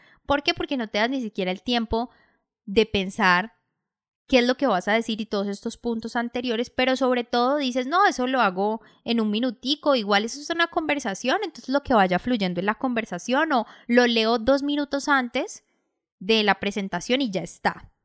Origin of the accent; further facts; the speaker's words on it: Colombia; en Colombia siempre decimos, como buenos colombianos, llegamos tarde o lo dejamos para última hora.